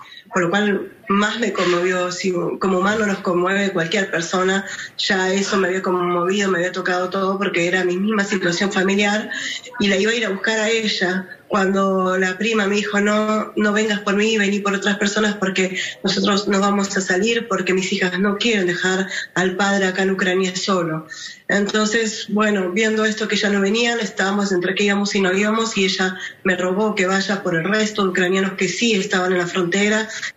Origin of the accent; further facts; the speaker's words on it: Argentina; como los argentinos, que hablamos solamente español y algunos hablan inglés.